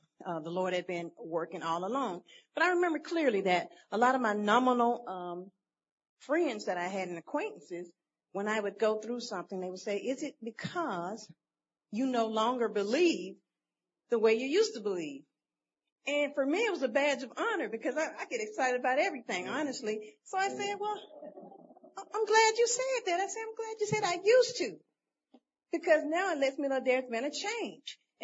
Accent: Huntsville, United States; I'm from Huntsville.

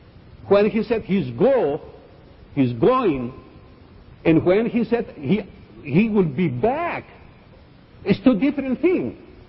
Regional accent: Greece; English is a second language; I am from Greece. But, you know, though I born in Greece, I'm from Missouri.

